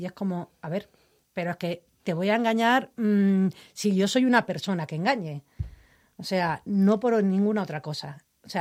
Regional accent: Basque Country, Spain; que yo soy de Euskadi

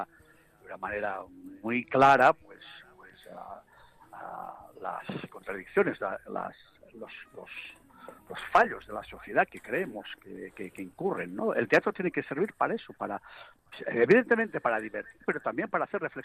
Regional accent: Catalonia, Spain; Yo crecí con Pepe Isbert en Cataluña

